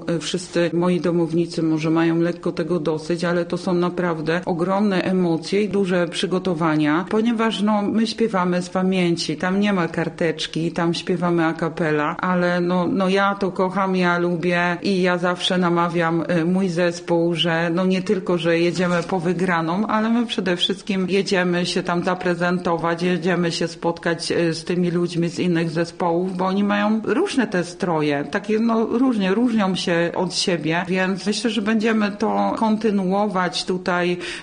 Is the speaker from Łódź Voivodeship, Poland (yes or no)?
yes; Czarnożyły, Łódź Voivodeship, Poland; jestem rodowitą czarnożylanką, tak bardziej właśnie orientuję się, w którym to jest miejscu.